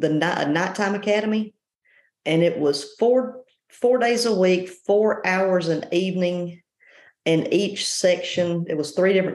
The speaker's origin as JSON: {"language": "English", "town": "Carthage", "region": "Texas", "country": "United States", "tie": "born or raised there", "said": "I started law enforcement in 1995 in Carthage, Texas, which was my hometown."}